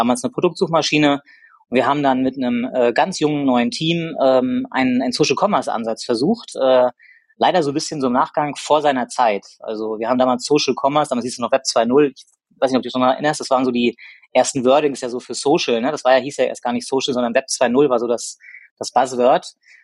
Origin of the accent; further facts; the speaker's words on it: Rostock, Mecklenburg-Vorpommern, Germany; born there; Ich bin gebürtiger Rostocker und da ist so Hamburg dann so die nächstgelegene größere Stadt, in der man dann auch arbeiten will.